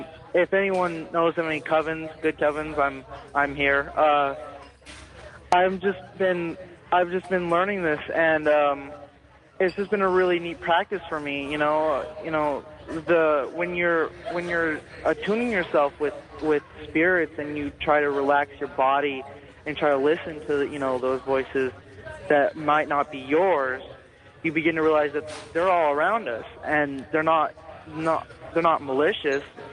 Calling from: Lakewood, California, United States; I'm calling from Lakewood, California.

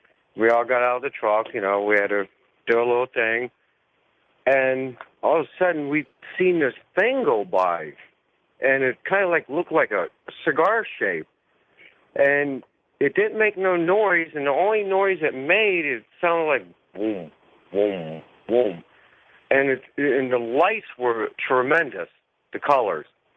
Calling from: Florida, United States; I'm calling from Florida.

